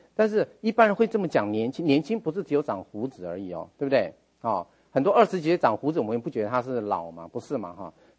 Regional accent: China; 我们中国人都知道有一种人是看起来特别的年轻，

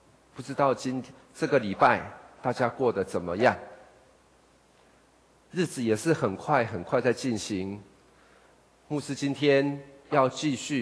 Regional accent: Taiwan; 其实想我们台湾人节期是什么，从哪里来。

